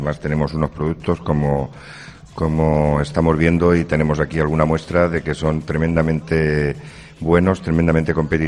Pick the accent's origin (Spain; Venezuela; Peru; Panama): Spain; Mutxamel, Valencian Community; Pero como soy de Muchamel, y no puedo olvidar que soy alcalde de Muchamel también